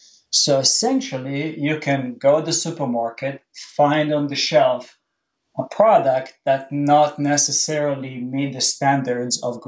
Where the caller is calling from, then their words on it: Stamford, Connecticut, United States; I'm calling from Stamford, Connecticut.